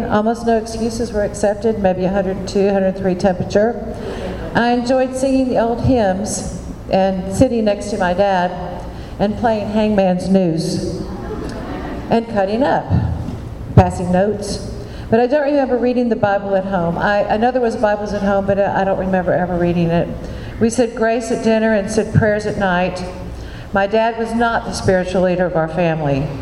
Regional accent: Houston, Texas, United States; I was born in Houston. We lived in Houston and moved to Memorial area around 1955, which was actually the country back then, to live on a house with some land.

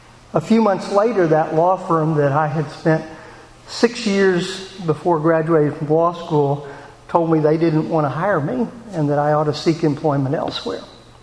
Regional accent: Houston, Texas, United States; also born or lived in Pasadena; I'm a native Houstonian. I was born in Southwest Houston in 1957

